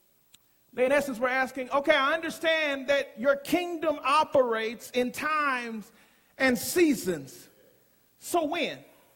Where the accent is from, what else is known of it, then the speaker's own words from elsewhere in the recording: Detroit, Michigan, United States; I grew up in Detroit, Michigan, the north, and I have been delivered from winter.